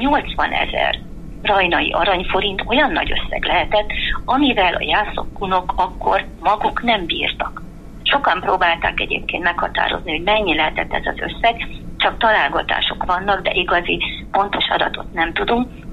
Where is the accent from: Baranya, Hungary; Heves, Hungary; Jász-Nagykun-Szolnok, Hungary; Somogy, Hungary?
Jász-Nagykun-Szolnok, Hungary; a jászok mindig azt mondták magukról, ma is ezt mondjuk, hogy jászok vagyunk, de magyarok